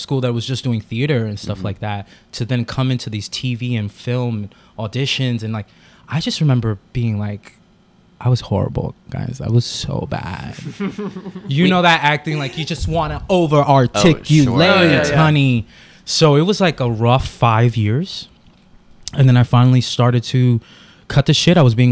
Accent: New York, United States; I grew up in the Bronx, New York, in the projects.

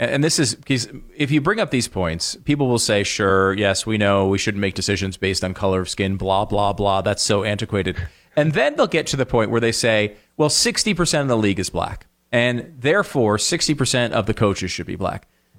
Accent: Connecticut, United States; These are not the jobs, Dan, that I grew up together in Connecticut

